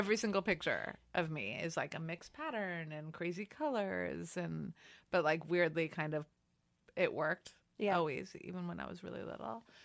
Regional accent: Los Angeles, California, United States; I'm from LA. I grew up in Los Angeles.

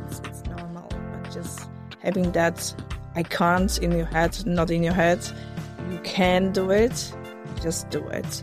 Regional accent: Poland; born there; English is a second language; moved away; also born or lived in United Kingdom; I was born in Poland, and then my family decided to move to UK for better opportunities, and I finished my school in the UK.

